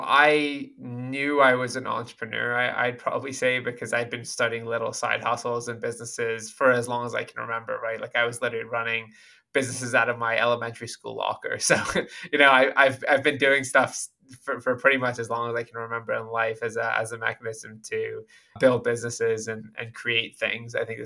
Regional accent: London, United Kingdom; I actually grew up in England, so I'm originally from London.

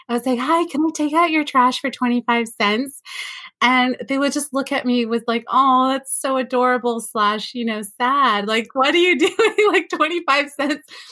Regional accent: California, United States; born there; So I literally would spend all my allowance money on chips in Mexico or here in the States. I was born in California

